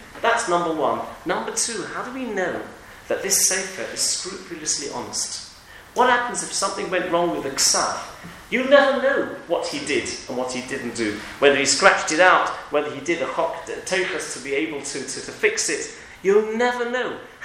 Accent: England, United Kingdom; we, particularly as English people, we're very good at trusting.

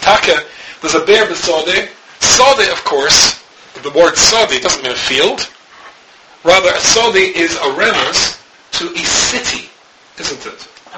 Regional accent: Scotland, United Kingdom; When I was a boy growing up in Scotland, and that's so beautiful, I think I'll say it again. Scotland.

